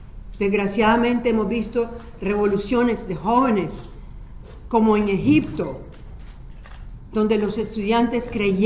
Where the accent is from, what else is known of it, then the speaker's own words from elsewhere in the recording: Nicaragua; yo como nicaragüense les digo